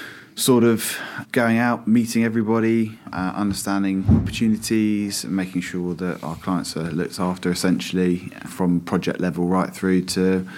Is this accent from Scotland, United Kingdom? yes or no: no; South East England, United Kingdom; So I'm from Berkshire, born and bred around here, went to school and first jobs and things always from around this area.